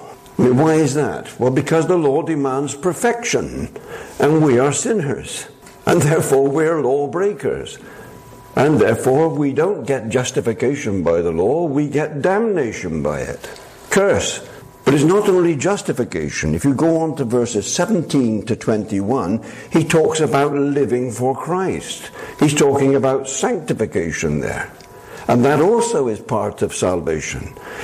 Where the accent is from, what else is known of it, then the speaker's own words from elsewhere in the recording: England, United Kingdom; Now, as an Englishman, it's what I am, this is part of my genes.